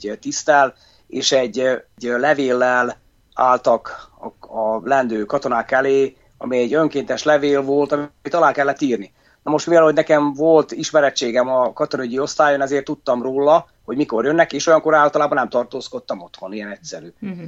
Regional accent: Senta, Vojvodina, Serbia; Igen, Zentáról származom, a volt Jugoszlávia területéről, ugye ma már csak Szerbiaként ismert ez a terület.

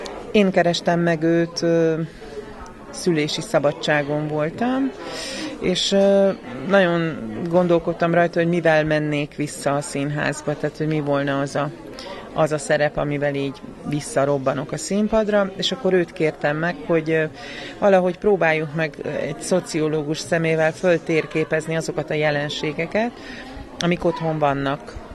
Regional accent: Vojvodina, Serbia; én arra jöttem rá, hogy én egy vajdasági ember vagyok, én a vajdasági embereket ismerem jól

